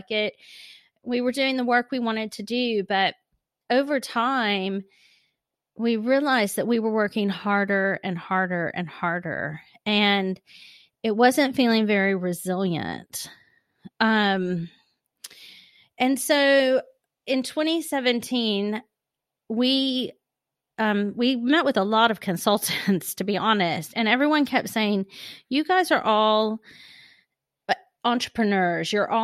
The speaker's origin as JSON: {"language": "English", "region": "Texas", "country": "United States", "lives_now": "London, United Kingdom", "said": "So I'm based in London, but I'm from Texas."}